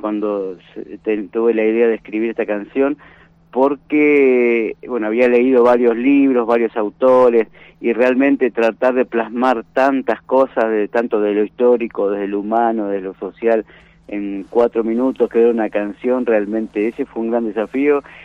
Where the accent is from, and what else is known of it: Argentina